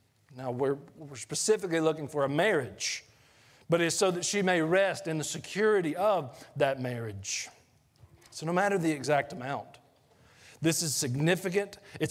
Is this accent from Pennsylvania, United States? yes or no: no; Georgia, United States; When I grew up in Georgia, I did landscaping when my wife and I first got married